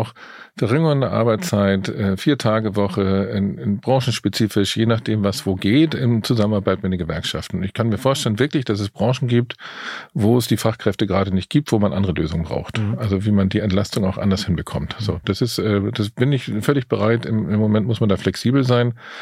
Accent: Germany; Ich bin Generation 1961 geboren, im Westen aufgewachsen.

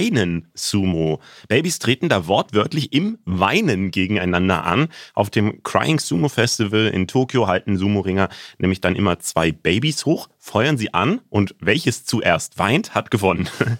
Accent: Frankfurt, Hesse, Germany; also ich komme aus Frankfurt halt, ich habe wirklich gar nichts mit Ostfriesland zu tun.

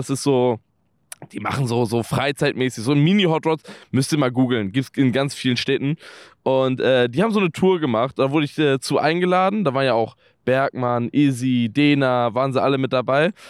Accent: Lübeck, Schleswig-Holstein, Germany; also born or lived in Stuttgart; zeitweise in Stuttgart gelebt, so 1,5 Jahre. Und bin danach nach Köln. Und davor, ich komme ursprünglich aus der Lübecker Ecke, so Schleswig-Holstein und so.

